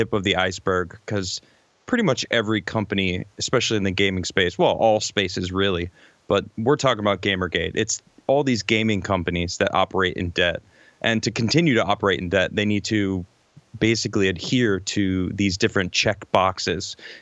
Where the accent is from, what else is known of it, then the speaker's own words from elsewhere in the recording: Chicago, Illinois, United States; Now, when I say Chicago, I was born in Chicago on Lakeshore Drive.